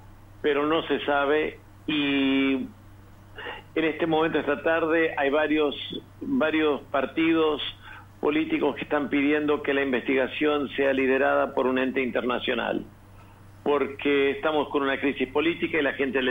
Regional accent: Entre Ríos, Argentina; moved away as an adult; now in Lebanon; Soy argentino, nací en Entre Ríos, me crié ahí, terminé mis estudios, mi título de grado ahí.

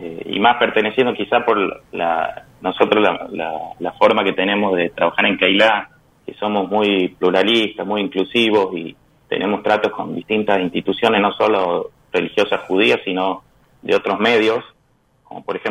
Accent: Tucumán, Argentina; yo, si bien soy tucumano, soy fanático de River, así que ni Atlético ni San Martín.

